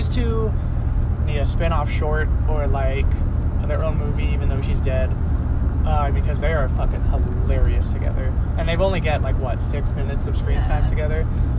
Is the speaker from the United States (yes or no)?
yes; California, United States; So, I'm from Southern California, where Halloween was actually filmed, even though it takes place in Central Illinois, a fictional town called Haddonfield, which is where you and I live now, which is Central Illinois.